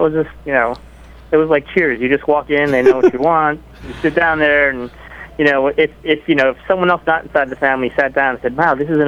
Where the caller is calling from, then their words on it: San Francisco, California, United States; San Francisco.